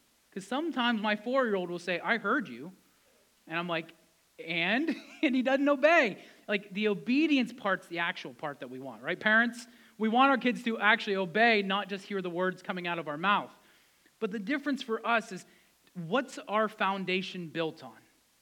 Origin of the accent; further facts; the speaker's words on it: United States; I would mark Christian for most of my life. Why? Because I grew up in America.